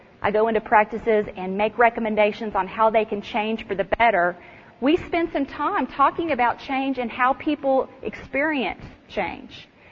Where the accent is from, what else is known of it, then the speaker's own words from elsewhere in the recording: Dallas, Texas, United States; I'm from Dallas, but I don't know. There's something about Colorado weather that just makes me want to be outdoors.